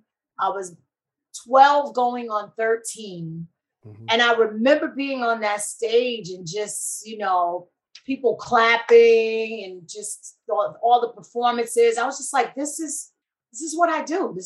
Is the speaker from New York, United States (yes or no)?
yes; Queens, New York, United States; moved away; You know, growing up in New York, we had the best of all worlds because New York was, you know, Grand Central Station, pardon the pun, for culture.